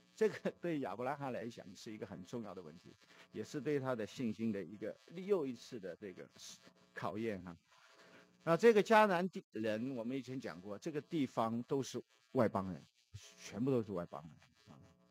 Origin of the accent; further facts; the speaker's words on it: China; 我们从中国来的人， 经历过那一段特别时候以后，这些封建的思想我们都没有了